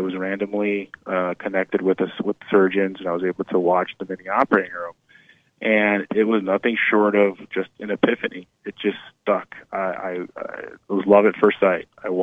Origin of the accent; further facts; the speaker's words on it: Kearny, New Jersey, United States; where I grew up in Kearny, New Jersey, it's a blue-collar town.